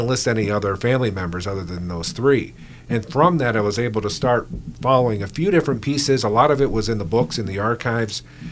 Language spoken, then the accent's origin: English; Detroit, Michigan, United States; also born or lived in Connecticut; I myself was raised in the Detroit area. I was born actually in Connecticut because my father was a Navy man.